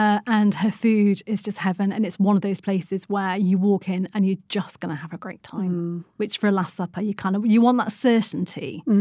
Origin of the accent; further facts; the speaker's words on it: Blackburn, North West England, United Kingdom; I'm from Lancashire. I'm from Blackburn. Don't go back there very much because I don't have any family there now.